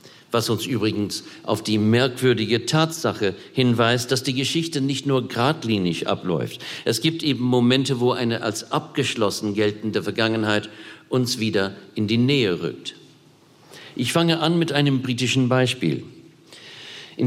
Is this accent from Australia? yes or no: yes; Australia; als Australier kann ich das von mir selbst leider noch nicht behaupten.